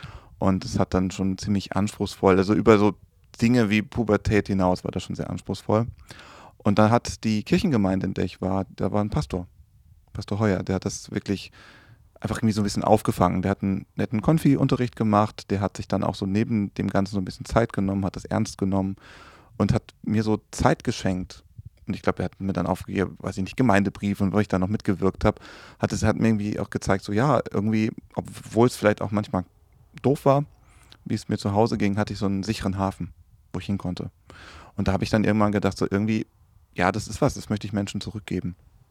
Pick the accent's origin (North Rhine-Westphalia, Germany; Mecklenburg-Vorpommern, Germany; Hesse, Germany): North Rhine-Westphalia, Germany; Hagen; Ich bin aufgewachsen in Hagen bei Dortmund